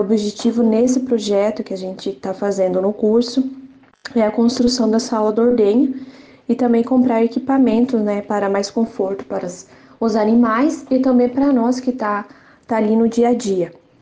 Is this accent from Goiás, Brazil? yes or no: no; Abelardo Luz, Santa Catarina, Brazil; eu sou do município de Abelardo Luz, da comunidade Bela Vista Padeiro